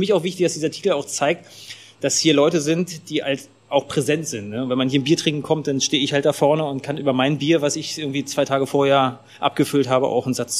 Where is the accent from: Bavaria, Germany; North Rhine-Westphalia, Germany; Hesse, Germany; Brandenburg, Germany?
Brandenburg, Germany; Potsdam; Also ich bin ein gebürtiger Potsdamer, bin kurzzeitig mal im Umland aufgewachsen und bin wieder ganz schnell zurückgekommen.